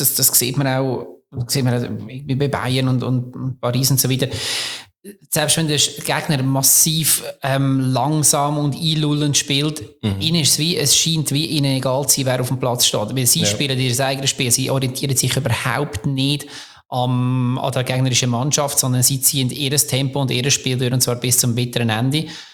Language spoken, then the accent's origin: German; Bern, Switzerland; also als Berner weisst du, einer von uns wird der Erste dort sein